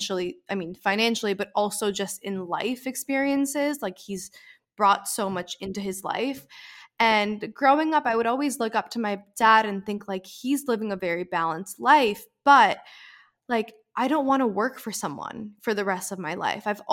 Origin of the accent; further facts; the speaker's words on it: New Jersey, United States; I was born and raised in New Jersey, lived here my whole life, still live here.